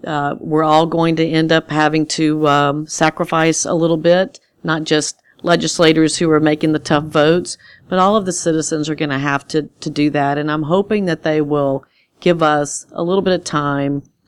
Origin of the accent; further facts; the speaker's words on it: Louisiana, United States; And I'm from Louisiana. I plan on being here for many years to come.